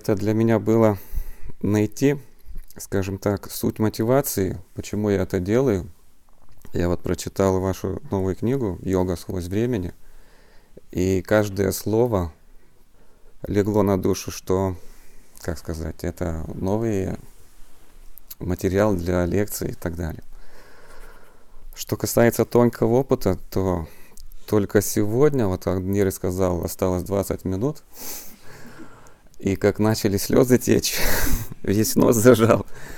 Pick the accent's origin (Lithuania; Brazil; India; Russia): Lithuania; Kaunas, Kaunas County; Я приехал из Литвы, города Каунас.